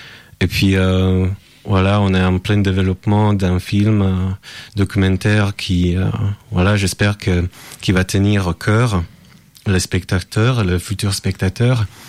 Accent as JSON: {"language": "French", "country": "Slovakia", "accent": "foreign", "said": "Je suis slovaque."}